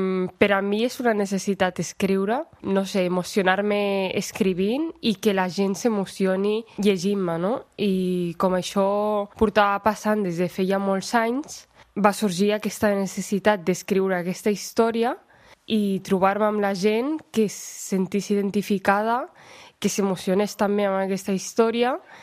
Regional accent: Segur de Calafell, Catalonia, Spain; Sí, fa com uns 4 anys, però jo sóc de Segur de Calafell, d'aquí al costat.

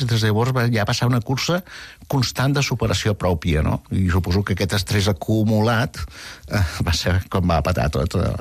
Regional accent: Salt, Catalonia, Spain; born there; now in Girona, Spain; jo vaig néixer a Salt i que estiguéssim a Salt i després ara sigui a Girona

